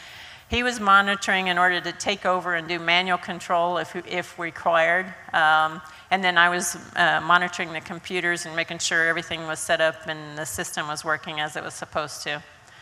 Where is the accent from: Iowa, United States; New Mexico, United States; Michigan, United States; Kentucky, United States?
Iowa, United States; I came from Iowa, and, you know, with number two wire and pliers, my dad said you could fix almost anything.